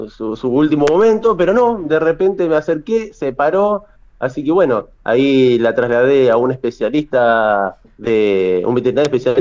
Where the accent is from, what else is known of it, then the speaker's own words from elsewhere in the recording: Corral de Bustos, Córdoba, Argentina; trasladándome desde Corral de Bustos por acá, que sí, es mi ciudad natal